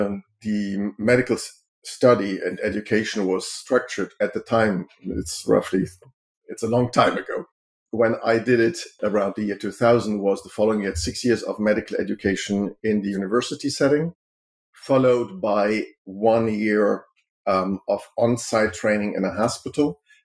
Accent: Germany; My mom is French, but I grew up in Germany.

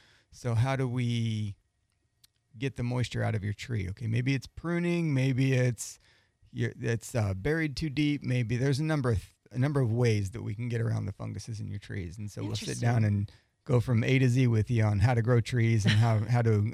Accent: Iowa, United States; born there; I was born in Iowa. Most of my family's farmers.

